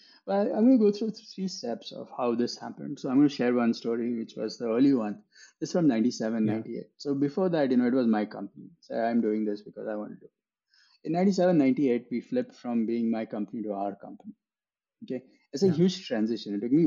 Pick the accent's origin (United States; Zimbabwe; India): India; I'm doing it because I want to do it from India, not because I had to. I could have stayed in the US and stayed there, but I always wanted to be in India. And it's a fact, you know, it's in our country, we can make something happen.